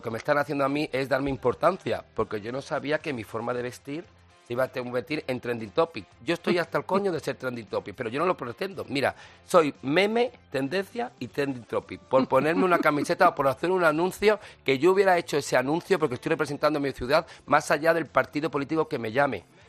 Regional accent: Madrid, Community of Madrid, Spain; Porque a mí me gusta mi ciudad. Soy madrileño de pro.

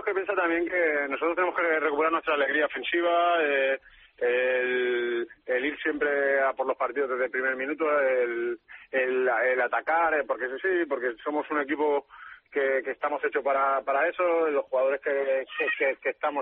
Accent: Canovelles, Catalonia, Spain; En el equipo del pueblo, en Canovella. Yo soy de Canovella. Canovella. 25 minutos de Sabadell y aquí lo tenemos.

